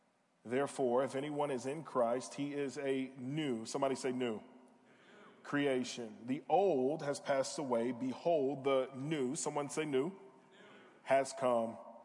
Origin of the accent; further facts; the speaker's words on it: Southern United States, United States; I am from the South. This is the furthest north I've ever been in my life.